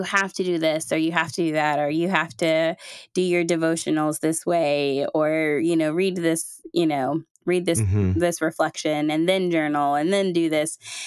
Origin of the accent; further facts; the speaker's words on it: Houston, Texas, United States; also born or lived in Chicago / Dallas; I grew up in between Chicago, where I was born, and then I moved to Texas when I was about 6 years old, to Dallas, Texas.